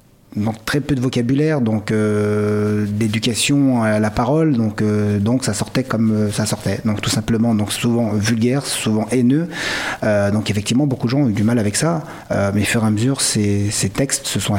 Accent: France; also born or lived in Madagascar; siciliano d'un côté, malgache de l'autre. Je suis né à Madagascar, mais j'ai grandi en France.

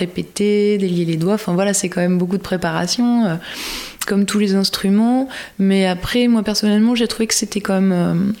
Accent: Royan, Nouvelle-Aquitaine, France; also born or lived in Auvergne; moi, je viens de Royan. Ouais. Je viens de Royan. J'ai habité quelques années en Auvergne, mais sinon, j'ai vécu quasiment depuis 30 ans en Charente-Maritime, vers Royan.

